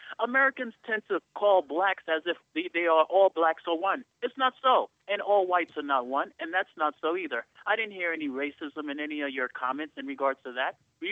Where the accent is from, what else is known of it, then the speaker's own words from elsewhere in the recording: Sint Maarten; now in Boston, United States; I am black, but I'm from the Dutch island of St. Martin.